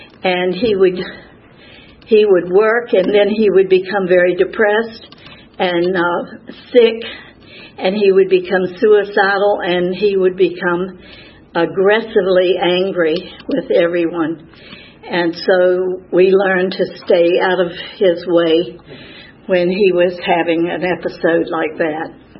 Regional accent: Newport News, Virginia, United States; I grew up in Newport News. My father worked in the shipyard there

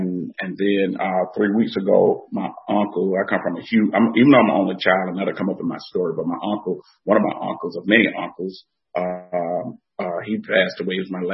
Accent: Atlanta, Georgia, United States; You know, I'm a native Atlantan. I was born here in Atlanta, and I'm an only child.

